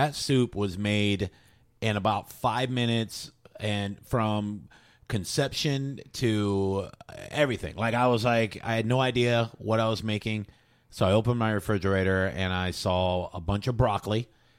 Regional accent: Seminole Heights, Florida, United States; I grew up in Seminole Heights, and they would come over and like … do some Pryor.

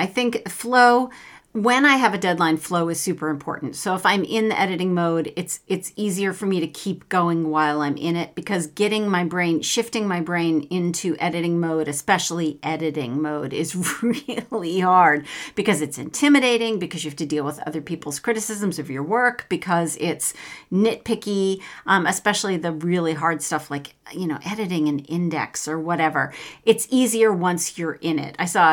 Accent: New England, United States; I grew up in New England, and I've got this Yankee frugality thing a little too badly

